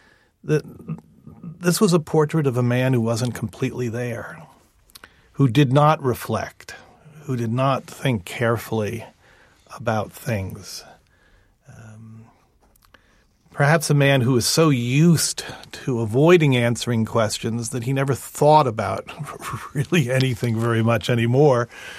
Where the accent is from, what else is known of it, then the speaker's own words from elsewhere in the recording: Long Island, New York, United States; I'm a Jew from Long Island, not a Catholic priest.